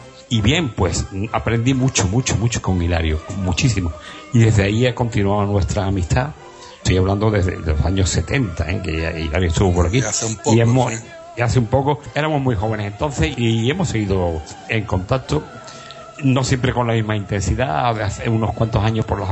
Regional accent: La Palma del Condado, Andalusia, Spain; en mi pueblo, en La Palma.

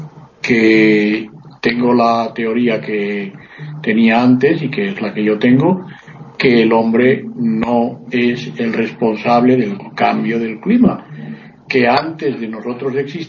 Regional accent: Madrid, Community of Madrid, Spain; el ser humano vive más en un sitio tan contaminado como es Madrid, que es mi pueblo

